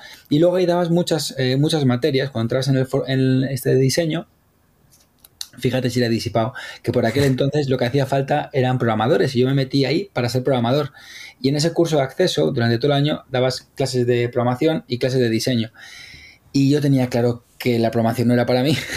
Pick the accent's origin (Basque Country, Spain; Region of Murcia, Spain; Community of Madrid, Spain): Community of Madrid, Spain; Madrid; yo soy de Madrid, soy gato, pero con familia de Burgos, que es donde pasaba, pues hasta que el trabajo te dice que ya no más, pues hasta en Burgos, en un pueblo muy pequeño, pasaba 3 meses al año